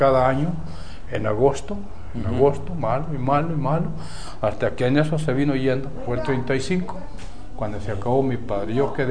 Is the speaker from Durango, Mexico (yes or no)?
yes; Llano Prieto, Durango, Mexico; born there; Yo nací en Llano Prieto, municipio de Santiago Pasquiar.